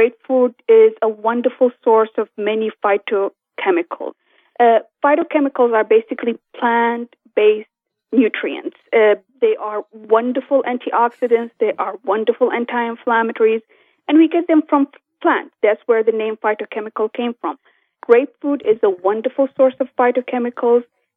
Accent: Kurdistan Region, Iraq; I'm originally from Kurdistan of Iraq.

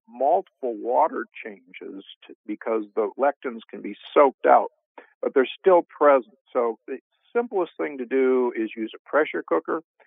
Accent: Omaha, Nebraska, United States; growing up in Omaha, Nebraska, which at that time hosted the world's largest stockyards

